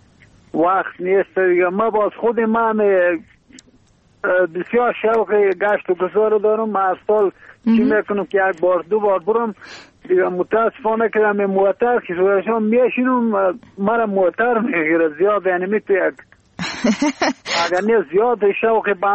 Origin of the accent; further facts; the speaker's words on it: Bamyan, Afghanistan; دیگه ما خود راستی از بامیان هستیم